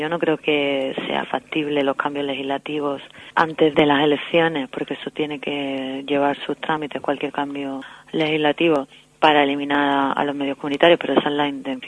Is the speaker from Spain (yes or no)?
yes; Seville, Andalusia, Spain; se hizo en Sevilla, que es de donde yo soy